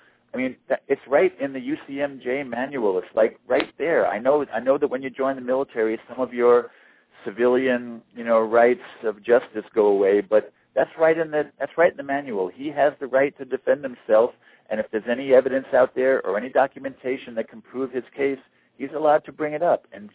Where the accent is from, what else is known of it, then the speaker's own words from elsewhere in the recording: Long Island, New York, United States; also born or lived in Brooklyn; now in Oregon, United States; I was born in Brooklyn. And grew up in Long Island, so I even though I live in Oregon, I have to relate to New York.